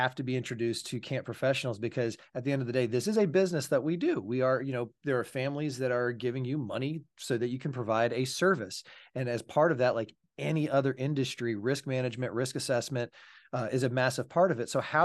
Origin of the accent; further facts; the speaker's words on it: Florida, United States; also born or lived in Georgia / South Carolina; I'm from Florida. Yeah. I grew up down in Florida, Georgia, South Carolina.